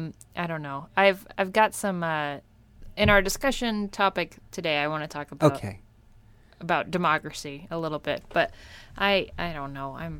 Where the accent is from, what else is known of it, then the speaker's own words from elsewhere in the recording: Kentucky, United States; Spumoni is amazing ice cream that I grew up in Kentucky. We didn't have a lot of like fancy restaurants